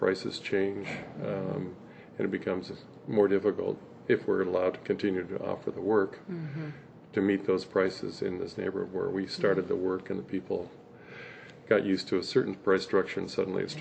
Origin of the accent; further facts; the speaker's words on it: Mercer Island, Washington, United States; Mercer Island. When it was a little different than it is now